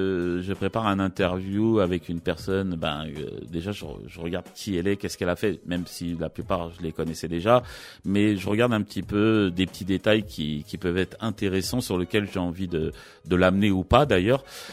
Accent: Saint-Denis, Île-de-France, France; En fait, moi je suis né à Saint-Denis dans le 93. J'ai vécu jusqu'à l'âge de 21 ans à Saint-Denis.

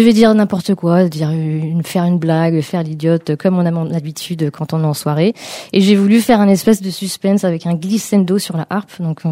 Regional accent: Île-de-France, France; born there; J'ai ma famille, oui, qui vient de là-bas. Moi, je suis née en Île-de-France dans le 94. Mais vu qu'on a beaucoup déménagé de par le métier de mon papa

